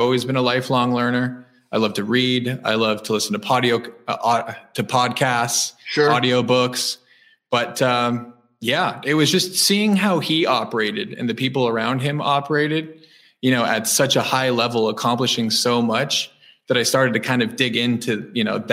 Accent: Toronto, Ontario, Canada; But I was born and raised in Toronto.

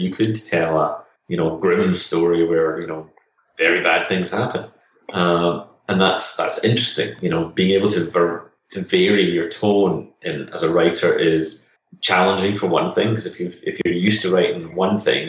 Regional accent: Scotland, United Kingdom; also born or lived in England; now in Los Angeles, United States; I'm originally from Scotland, but I lived for the, you know, not counting the last year and a half, I've lived in England since the year 2000, working for, as you know, Games Workshop. Summer last year, I moved over to Los Angeles

